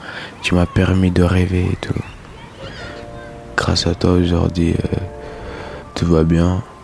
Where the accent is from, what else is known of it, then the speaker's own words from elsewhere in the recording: Senegal; j'ai 17 ans. J'ai grandi au Sénégal.